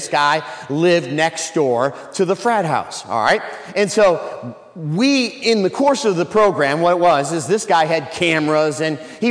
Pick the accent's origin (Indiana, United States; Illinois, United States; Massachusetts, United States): Illinois, United States; And so my wife's from Ohio, and since I'm from Illinois, University of Illinois has never been anything